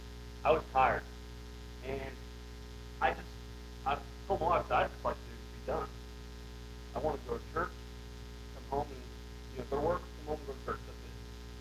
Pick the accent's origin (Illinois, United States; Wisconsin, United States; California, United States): Illinois, United States; Beardstown; So, in high school, I grew up in Beardstown, Illinois, and I came here for men's fellowships and stuff